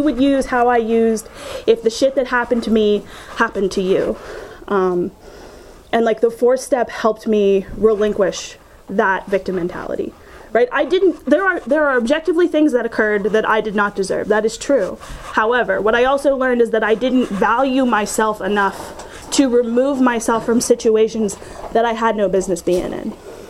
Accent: Pittsburgh, Pennsylvania, United States; I'm from Pittsburgh, so every time that, like, we're driving out here and I'm looking at cornfields and shit and just feeling a little out of my element

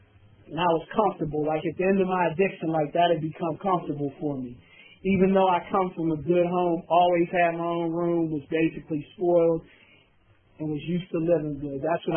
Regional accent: Pittsburgh, Pennsylvania, United States; I'm from Pittsburgh, don't know nobody.

